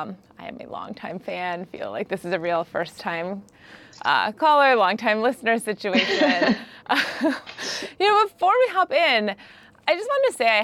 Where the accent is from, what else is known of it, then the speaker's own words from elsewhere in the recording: Midwest, United States; I'm also from the Midwest, and I grew up around Mary Kay and Avon.